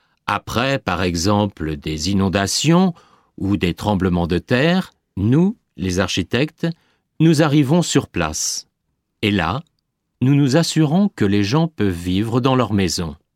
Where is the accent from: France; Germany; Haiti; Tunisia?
France; moved away as an adult; J'ai décidé d'étudier l'architecture et après mes 6 ans d'études, j'ai quitté la France. Je suis parti à l'étranger car je voulais utiliser mes connaissances en architecture